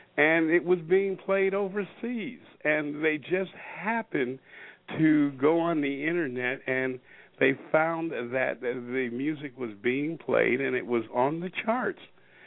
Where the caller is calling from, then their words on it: Washington, United States; I'm calling in from Washington State.